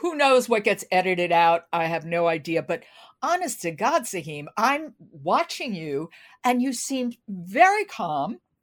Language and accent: English; New York City, New York, United States; I'm a New Yorker. I grew up going to that theater. It made me just love New York and love theater.